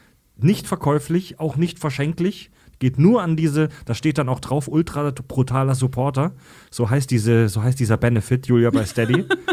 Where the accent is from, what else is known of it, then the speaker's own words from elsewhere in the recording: Kieselbronn, Baden-Württemberg, Germany; now in Northern Germany; Und ja, guck mal, ich komme aus Kieselbronn.